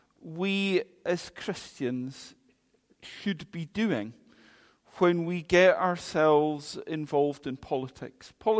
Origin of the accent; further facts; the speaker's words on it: Linlithgow, Scotland, United Kingdom; also born or lived in Kent; Born in Kent, you wouldn't know that by the accent. I grew up in Linlithgow. I studied in Edinburgh, in Aberdeen, and in Glasgow. Spent 10 years as a parish minister in sunny Lanarkshire.